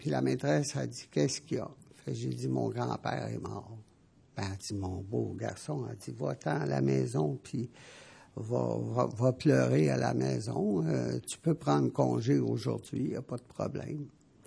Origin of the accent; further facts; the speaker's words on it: Montreal, Quebec, Canada; Et j'ai grandi à Montréal, sur le plateau Mont-Royal.